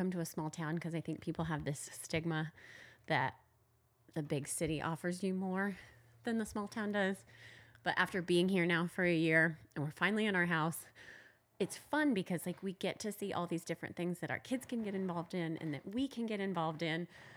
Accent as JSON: {"language": "English", "town": "Lincoln", "country": "United States", "said": "And it's so funny because I moved back to Lincoln. I'm from Lincoln"}